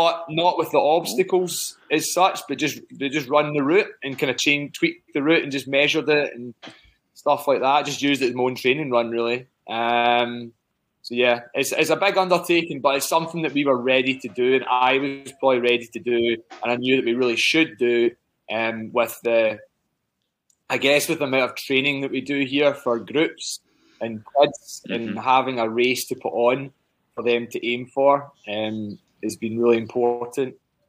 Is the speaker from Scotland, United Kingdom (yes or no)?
yes; Scotland, United Kingdom; From this area that I live in just now, so Ayrshire. So we're talking about 30 minutes southwest of Glasgow.